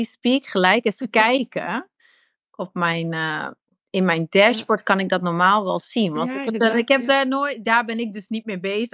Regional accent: Netherlands; accent: Dutch; now in Antwerp, Belgium; Maar ik woon dus al langer in Antwerpen dan dat ik in Nederland heb gewoond. Dus ik heb ook heel veel Vlaamse uitspraken. En mijn Nederlandse vriendinnen die zeggen dus ook, je klinkt als een Belg. Omdat ik, ja, mijn intonatie is ook veranderd.

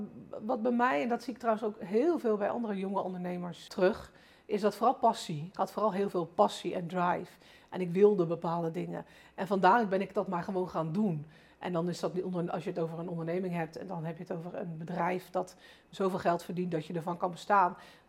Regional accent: South Holland, Netherlands; Mijn vader was tuinder in het Westland. Ik kom uit het Westland.

